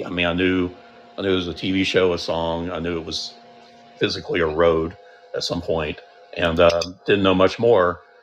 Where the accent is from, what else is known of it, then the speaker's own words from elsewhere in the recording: Knoxville, Tennessee, United States; now in Tucumcari, United States; I am from Knoxville, Tennessee.